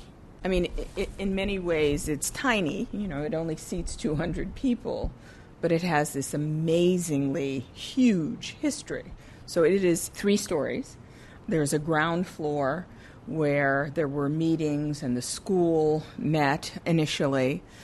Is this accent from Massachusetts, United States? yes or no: yes; Boston, Massachusetts, United States; Maybe we say that because we're from Boston